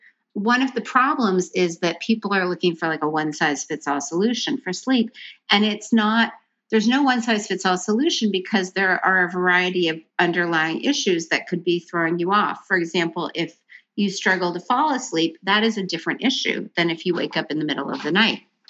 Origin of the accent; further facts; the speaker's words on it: Seattle, Washington, United States; You know, I grew up in Seattle back when it was barely on the map.